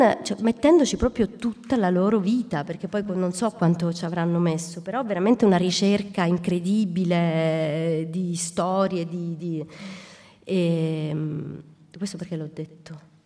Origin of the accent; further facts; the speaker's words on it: Sicily, Italy; Ovviamente io mi è piaciuto molto di più lavorare su … pur essendo siciliana